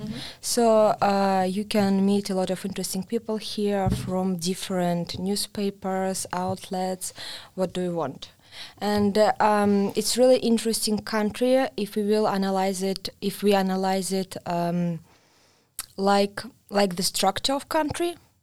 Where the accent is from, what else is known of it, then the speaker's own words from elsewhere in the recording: Moscow, Russia; English is a second language; now in Mechelen, Belgium; I'm from Moscow, and Moscow is a very big city.